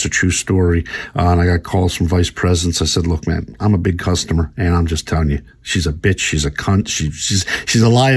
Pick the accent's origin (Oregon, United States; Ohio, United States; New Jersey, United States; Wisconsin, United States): New Jersey, United States; Wildwood; I'm from Wildwood, New Jersey. My family owned the Wildwood Diner and was right across from the Casbah Comedy Club.